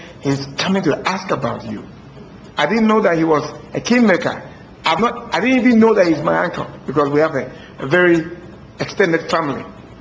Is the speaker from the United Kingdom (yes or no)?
no; Ghana; I come from Ghana.